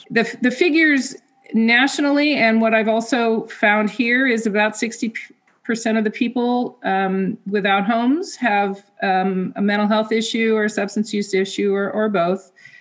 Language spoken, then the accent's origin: English; California, United States; I'm from Southern California, and it just was a big difference here in the mental health services.